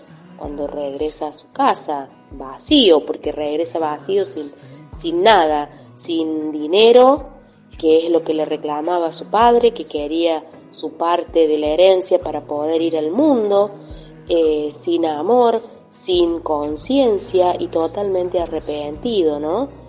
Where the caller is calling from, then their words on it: Río Cuarto, Córdoba, Argentina; de Río Cuarto.